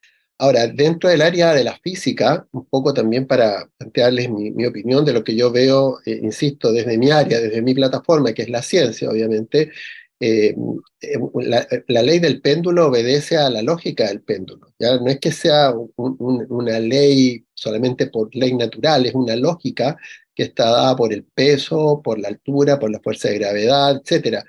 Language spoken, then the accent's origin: Spanish; Chile; a todos nosotros como pueblo chileno